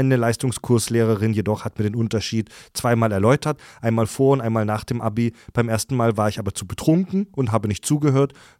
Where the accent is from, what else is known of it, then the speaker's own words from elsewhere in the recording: Salzburg, Austria; ich bin 23 Jahre alt. Tagsüber bin ich als Projektleiter im Hotelbau in ganz Zentraleuropa unterwegs. Nachts bin ich freiwilliger Rettungssanitäter in meinem Heimatort, eine Stadt in Salzburg, Österreich.